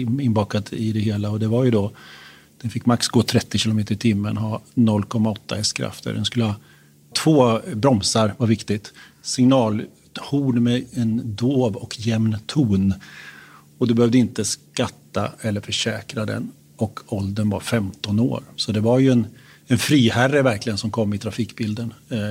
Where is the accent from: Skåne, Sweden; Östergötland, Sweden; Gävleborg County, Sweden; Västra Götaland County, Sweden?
Östergötland, Sweden; Kisa; Och vi sa det också i Kisa där jag kommer ifrån, södra Östergötland.